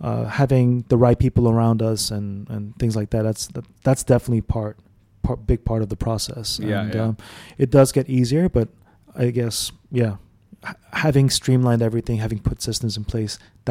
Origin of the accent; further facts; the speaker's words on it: Dubai, United Arab Emirates; And so we grew up in El Guerra Center, but then people started to slowly move towards Marina